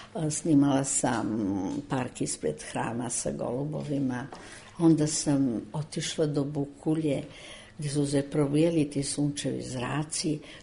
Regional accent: Belgrade, Serbia; Moj rodni grad Beograd.

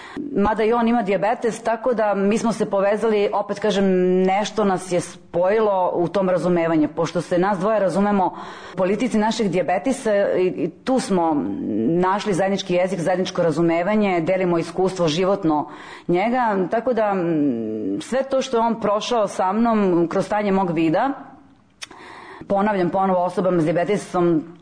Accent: Belgrade, Serbia; imam 34 godine, rođena sam i živim u Beogradu.

